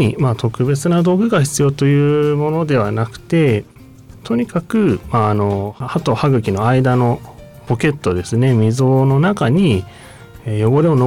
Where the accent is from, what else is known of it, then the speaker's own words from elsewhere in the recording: Niigata, Japan; now in Sanjo, Japan; 地元は新潟市で、高校卒業までずっと新潟におりまして、三条は本当に昨年から開業と同時にお世話になっているという形です。